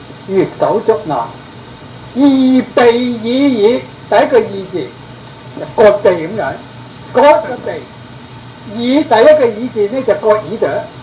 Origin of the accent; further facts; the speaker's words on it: Guangdong, China; 我廣東人同埋東莞